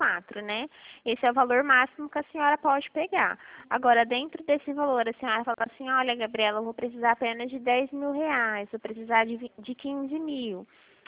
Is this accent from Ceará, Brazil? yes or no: no; Dracena, São Paulo, Brazil; Eu sou de Dracena